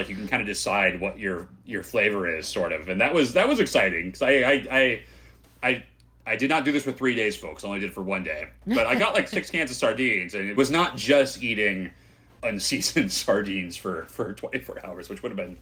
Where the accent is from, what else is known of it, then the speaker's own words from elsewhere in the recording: San Diego, California, United States; Yeah, I grew up in San Diego too, so I like, you know, it was we were a fresh fish society, obviously, down there.